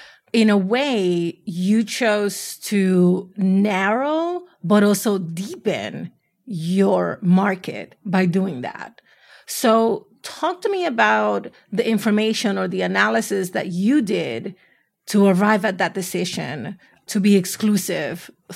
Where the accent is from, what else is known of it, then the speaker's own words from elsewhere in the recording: Bronx, New York, United States; My version of that, because I'm from the Bronx, is if you're not pissing somebody off, you're not working hard enough.